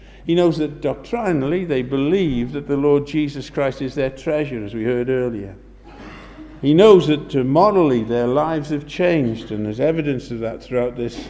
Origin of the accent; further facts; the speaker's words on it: Connah's Quay, Wales, United Kingdom; I come from Connors Quay in North Wales.